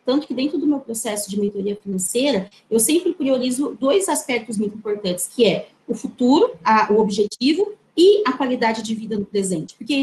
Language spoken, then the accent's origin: Portuguese; São Paulo, Brazil; eu sou aqui do interior de São Paulo, e aqui a gente gosta muito de ter um lote, né, de ter um terreno.